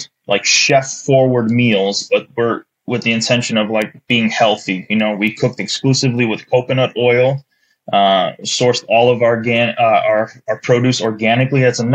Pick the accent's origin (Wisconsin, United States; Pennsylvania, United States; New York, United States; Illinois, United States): Illinois, United States; Chicago; now in Detroit, United States; I'm from Chicago originally. I currently live in the greater Detroit area now. But I'm from Chicago, born and raised.